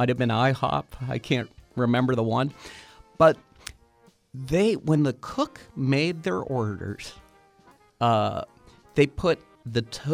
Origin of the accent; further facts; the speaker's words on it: Churchill, Pennsylvania, United States; I grew up in Churchill Borough, which at the time was pretty much all, you know, adults my parents' age and kids around our ages.